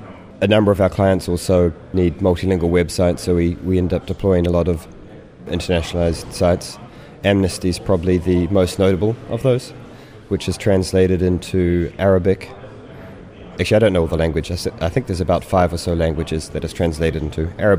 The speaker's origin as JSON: {"language": "English", "country": "New Zealand", "said": "I'm from New Zealand."}